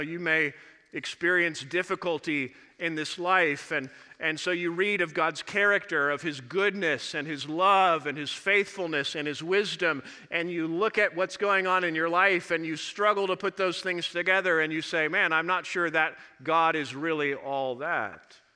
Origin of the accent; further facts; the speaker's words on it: Missouri, United States; I was from Southeast Missouri. We had like two main roads, and you kind of went from there.